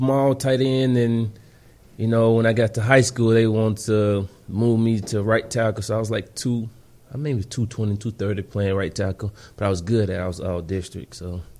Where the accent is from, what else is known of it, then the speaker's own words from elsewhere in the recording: Louisiana, United States; I'm not a big fan of New Orleans or anything. No offense to my home state.